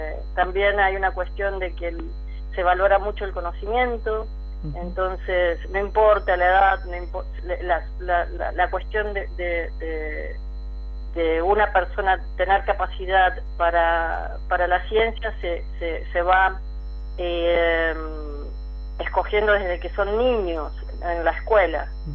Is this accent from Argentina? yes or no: yes; Argentina; no es la primera vez que tuve que salir de Argentina